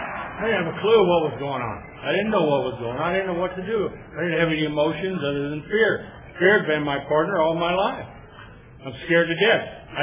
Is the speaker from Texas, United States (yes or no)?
yes; Texas, United States; I think, well, I'm from Texas. I'm a cowboy.